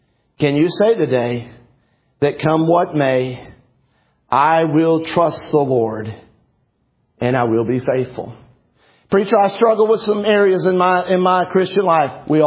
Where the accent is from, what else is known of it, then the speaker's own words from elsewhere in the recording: Wills Point, Texas, United States; I'm from Willis Point, Texas, and I'm at Lone Star Baptist College.